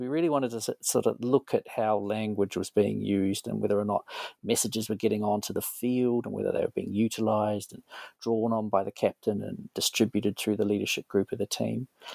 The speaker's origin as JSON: {"language": "English", "country": "New Zealand", "said": "I'm a New Zealander"}